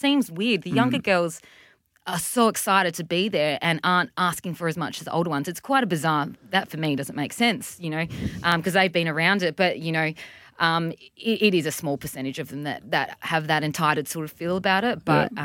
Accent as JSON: {"language": "English", "country": "Australia", "said": "But I'm Australian, unfortunately. Luckily, I'm Australian"}